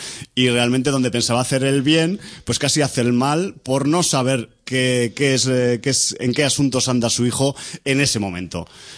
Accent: Aragon, Spain; accent: maño; Sí, bueno, es que soy de Aragón.

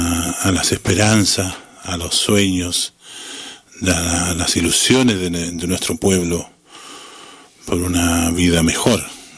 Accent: Chile; que es un país donde florece, digamos, la música, florece la poesía. No en vano, como hablábamos en el otro programa, Chile

